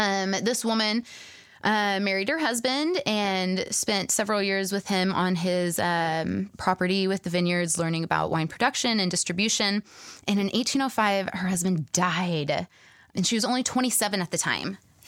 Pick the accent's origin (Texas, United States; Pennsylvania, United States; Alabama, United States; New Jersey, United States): Texas, United States; And speaking as a Texan